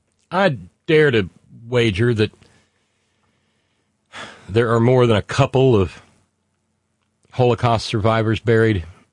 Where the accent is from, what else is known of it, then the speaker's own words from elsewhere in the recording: Alabama, United States; Like where I grew up in Alabama, that accent is closer to what we have here than, say, the Southern accent of, like, down Montgomery way.